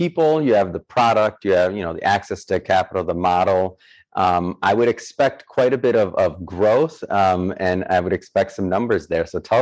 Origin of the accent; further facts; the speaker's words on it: Midwest, United States; I'm from the Midwest.